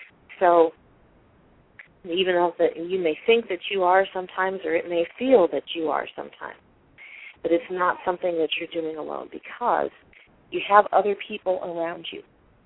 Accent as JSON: {"language": "English", "town": "Chicago", "region": "Illinois", "country": "United States", "accent": "Chicago", "lives_now": "Missouri, United States", "said": "And I'm from Chicago, and my dad is like that."}